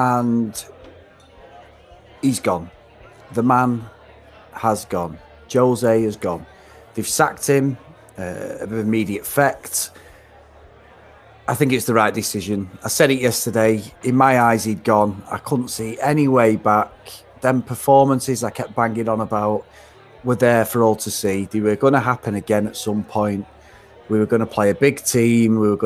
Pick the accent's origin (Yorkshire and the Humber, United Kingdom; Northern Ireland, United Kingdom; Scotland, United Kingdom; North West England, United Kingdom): North West England, United Kingdom; accent: Mancunian; by the way, as you can tell by my Mancunian accent.